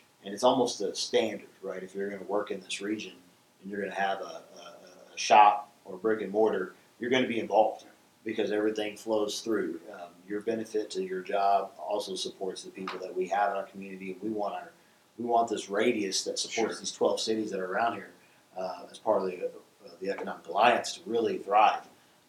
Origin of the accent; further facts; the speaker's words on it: Deer Park, Texas, United States; I grew up here in Deer Park, and so when I get on Beltway now, which used to just be a feeder road, now it's a giant.